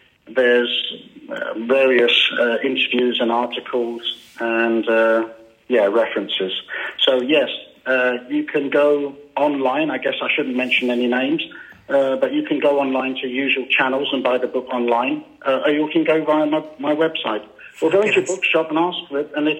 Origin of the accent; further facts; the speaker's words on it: United Kingdom; why I was needing a visa when I'm British and I don't need a visa.